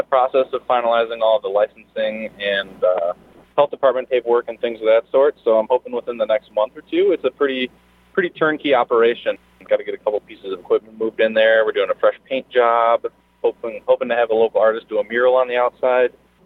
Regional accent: Buffalo, New York, United States; Born and raised in Buffalo, New York. So chicken wings are something I grew up, probably one of the first foods I was able to eat once I got teeth.

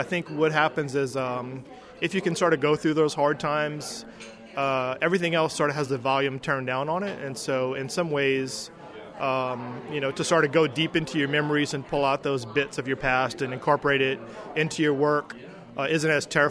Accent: Thibodaux, Louisiana, United States; Originally in Thibodaux. I was born and raised in Thibodaux, and that's kind of where I initially got started. Moved here for college.

